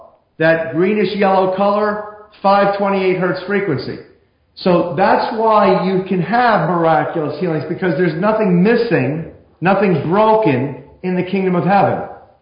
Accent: Philadelphia, Pennsylvania, United States; I'm a Messianic Jew, and you know what? So is Sherry. And what's interesting is we're both from Philadelphia.

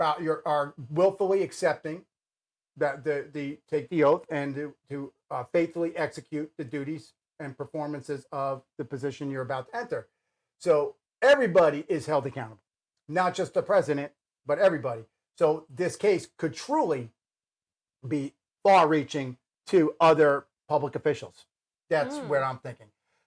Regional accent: New York, United States; also born or lived in New Jersey; I grew up in New York and North Jersey and saw everything that went on in New York and New Jersey.

